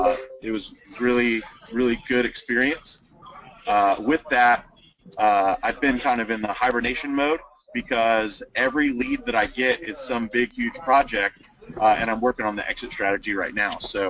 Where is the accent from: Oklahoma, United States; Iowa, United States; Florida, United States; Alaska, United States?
Oklahoma, United States; Tulsa; I'm from Tulsa, Oklahoma.